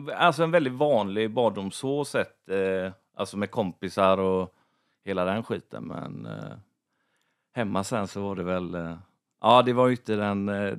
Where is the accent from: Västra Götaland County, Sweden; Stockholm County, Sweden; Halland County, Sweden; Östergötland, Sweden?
Halland County, Sweden; Kungsbacka; born there; Ja, jag är född i Kungsbacka heter det, 10 minuter från Göteborg kan man säga.